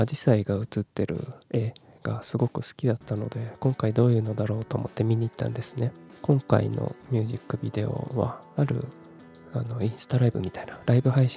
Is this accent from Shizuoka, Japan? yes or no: no; Kumamoto, Japan; moved away as an adult; also born or lived in Fukuoka / Tokyo; 18歳から福岡、30歳から東京で暮らし、退職を機に地元の熊本に帰ってきた36歳無職の僕がですね